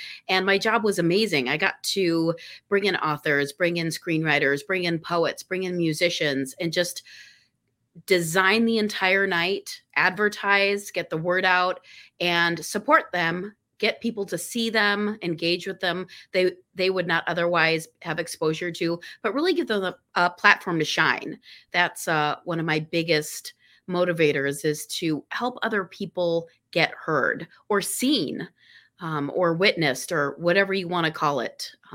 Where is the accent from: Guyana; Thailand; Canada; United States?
Guyana; also born or lived in Lahore, Pakistan; I'm a third culture kid. I grew up in Guyana, South America, and in Lahore, Pakistan.